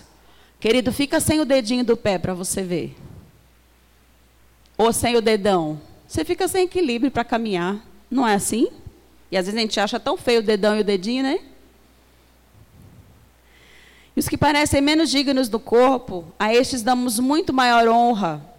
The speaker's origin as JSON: {"language": "Portuguese", "town": "São Vicente", "region": "São Paulo", "country": "Brazil", "tie": "born there", "lives_now": "Praia Grande, Brazil", "said": "Deus, por que o Senhor me trouxe para Praia Grande? Porque eu nasci em São Vicente, sempre amei São Vicente, nunca ia sair de São Vicente."}